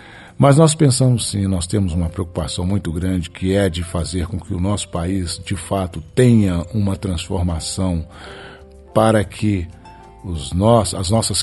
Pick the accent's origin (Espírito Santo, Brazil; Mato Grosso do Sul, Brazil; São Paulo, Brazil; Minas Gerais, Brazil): Minas Gerais, Brazil; Belo Horizonte; also born or lived in Goiás; eu sou goiano, mas assim, eu tinha um ano de idade, mudei para Belo Horizonte, fui criado em Minas, num tempo que só era mato, né? Não tinha asfalto direito.